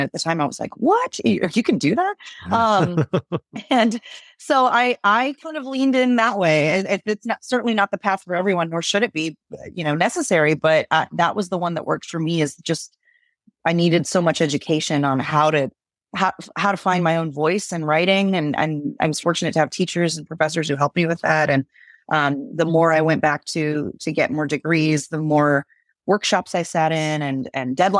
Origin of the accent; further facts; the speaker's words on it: Galveston, Texas, United States; born there; And I was born in Galveston.